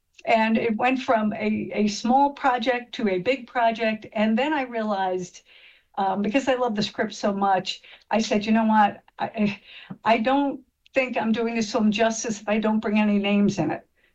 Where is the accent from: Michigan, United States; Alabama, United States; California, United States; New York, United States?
New York, United States; Merrick; I grew up in Merrick on Long Island, which was traditionally just a very white community.